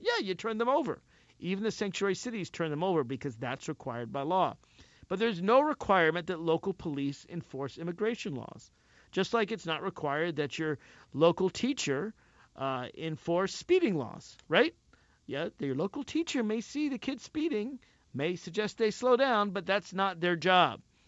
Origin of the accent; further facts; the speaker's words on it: United States; And as an American, I'm glad to know it won't pass.